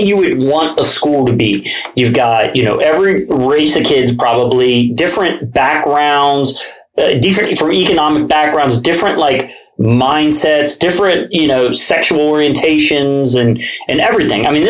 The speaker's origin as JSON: {"language": "English", "town": "Cincinnati", "region": "Ohio", "country": "United States", "tie": "born or raised there", "said": "I grew up in Price Hill, too, and I lived behind the First Skyline."}